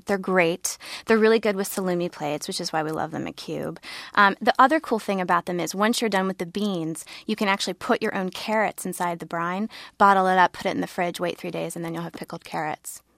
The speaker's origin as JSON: {"language": "English", "town": "Vienna", "region": "Ohio", "country": "United States", "tie": "born or raised there", "said": "This apple butter, this is actually from my hometown, Vianna, Ohio."}